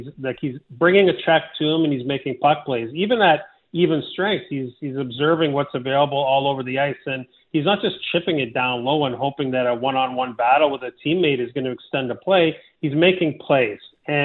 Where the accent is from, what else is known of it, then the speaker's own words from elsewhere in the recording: Sudbury, Ontario, Canada; now in London, United Kingdom; So I'm from the north. I'm from Sudbury originally. We get sunshine up there. Crisp, cold, sunny winters.